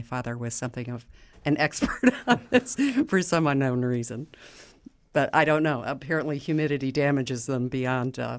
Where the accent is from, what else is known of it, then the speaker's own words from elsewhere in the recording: New York, United States; But I grew up in New York State